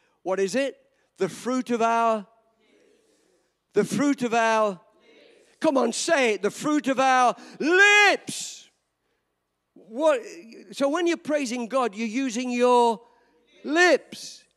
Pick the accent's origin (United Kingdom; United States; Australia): United Kingdom; England; I'm an Englishman. Very reserved, not outgoing at all.